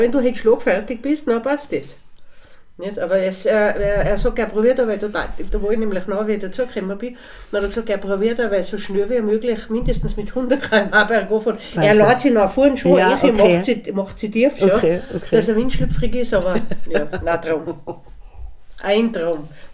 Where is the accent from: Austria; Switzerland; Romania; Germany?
Austria